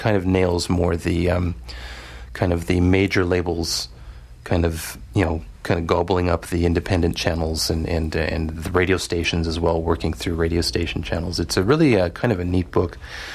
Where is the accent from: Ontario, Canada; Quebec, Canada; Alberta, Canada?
Quebec, Canada; Montreal; I grew up in Montreal, so I don't know what the radio formats are like here.